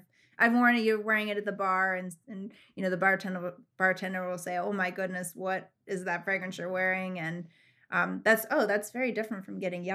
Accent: Montana, United States; born there; Ooh, I was born in Montana. And it's a place that I love to go back to.

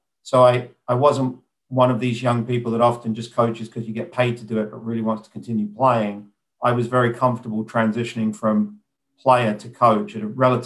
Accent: United Kingdom; when I was growing up in Great Britain

